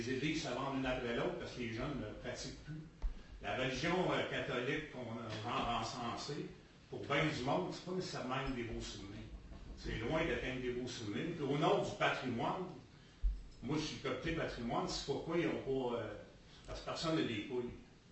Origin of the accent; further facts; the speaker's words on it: Verdun, Quebec, Canada; born there; Puis moi, je suis né à Verdun